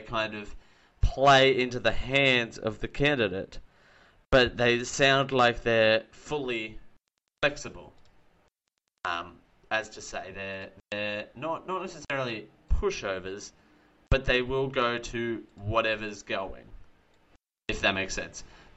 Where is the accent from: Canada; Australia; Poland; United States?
Australia; Dalby, Queensland; I'm going to go back to my hometown of Dalby, Queensland. It's about 3 hours west of Brisbane in Queensland.